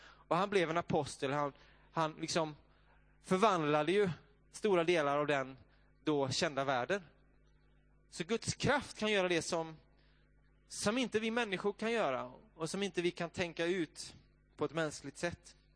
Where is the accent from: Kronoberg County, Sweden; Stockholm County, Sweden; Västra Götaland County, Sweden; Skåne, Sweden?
Västra Götaland County, Sweden; Bergstena; där ute i Bergstena, socken. Det var några hus och där vi växte upp.